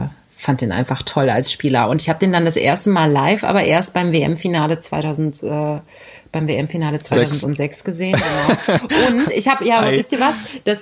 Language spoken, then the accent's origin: German; Berlin, Germany; ich bin ein Berliner Kind des Westens sozusagen und das war die Hertha. Ich bin auch in der Nähe vom Stadion groß geworden